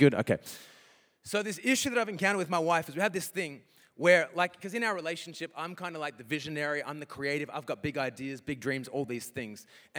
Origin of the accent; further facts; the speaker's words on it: Queensland, Australia; also born or lived in Philippines; My accent is a little bit weird because I lived in the Philippines for about 4 years. And so that just changed my accent and made me sound American with some words I say. So that's why I sound a little bit weird and not like a proper Queenslander.